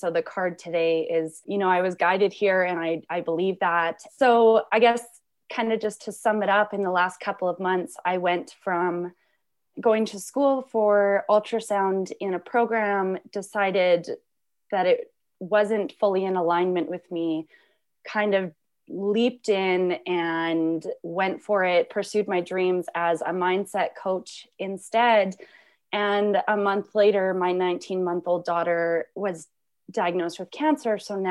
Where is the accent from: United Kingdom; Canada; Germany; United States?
Canada; I am from Canada.